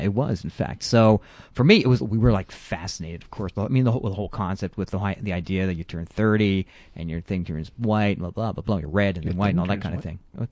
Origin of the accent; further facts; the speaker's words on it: Montreal, Quebec, Canada; As Film Grok listeners will know, I grew up in Montreal